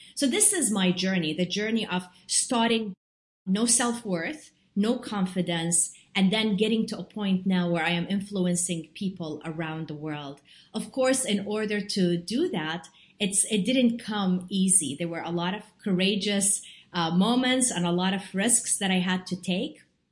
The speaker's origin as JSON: {"language": "English", "country": "Jordan", "said": "I'm originally from Jordan, and I was playing with my grandmother in her kitchen."}